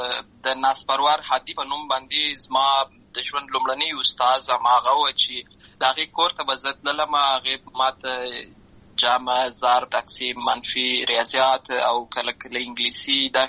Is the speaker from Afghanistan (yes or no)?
yes; Lashkar Gah, Helmand, Afghanistan; born there; also born or lived in Uruzgan; زه په اصل کې د اوروزګان ولایت یم اما زه په هلمند ولایت لشکرګاه کې پیدا شوی یم